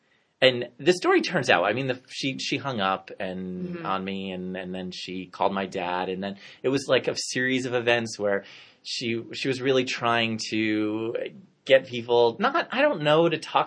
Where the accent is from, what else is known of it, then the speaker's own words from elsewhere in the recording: New Jersey, United States; So, I mean, I grew up in New Jersey